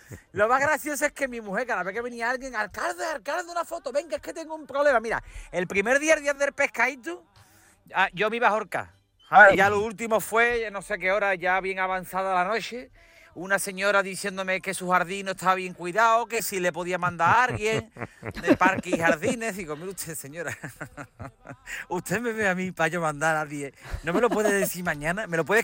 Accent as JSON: {"language": "Spanish", "town": "Seville", "region": "Andalusia", "country": "Spain", "said": "yo soy de Sevilla Este"}